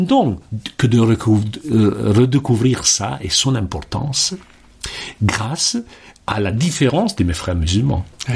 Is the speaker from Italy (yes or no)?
yes; Italy; Moi, je suis italien d'origine. J'ai grandi, je dirais, sur les rives de la Méditerranée.